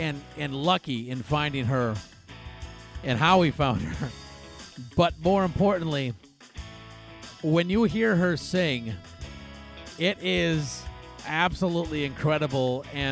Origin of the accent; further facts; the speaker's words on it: Elk River, Minnesota, United States; we are kicking off this party December 30th in our hometown, well, my hometown at least, of Elk River at the Timeout Bar and Grill.